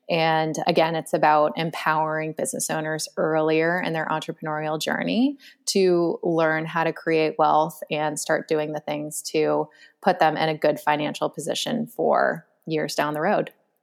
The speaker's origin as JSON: {"language": "English", "town": "Boston", "region": "Massachusetts", "country": "United States", "said": "I'm originally from the Boston area."}